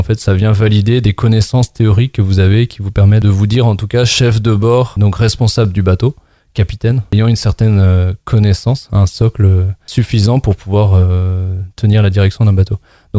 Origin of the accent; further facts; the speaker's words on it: Brest, Brittany, France; Je suis né et j'ai grandi à Brest dans le Finistère en Bretagne.